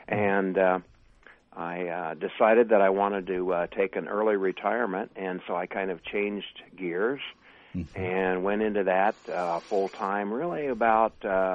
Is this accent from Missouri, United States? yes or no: no; Granger, Iowa, United States; I live in Urbandale currently, and I grew up on a farm just south of Granger, located along Beaver Creek